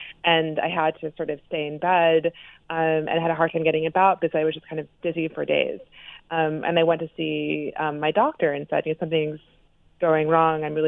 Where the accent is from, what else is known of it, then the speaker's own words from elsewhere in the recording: Florida, United States; I grew up in Florida and didn't travel much, but, was always fascinated by foreign languages and foreign cultures.